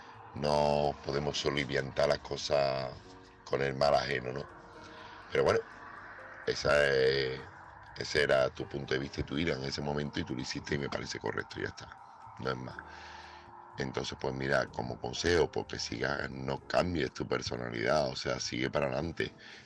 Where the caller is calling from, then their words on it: Seville, Andalusia, Spain; corresponsal de Sevilla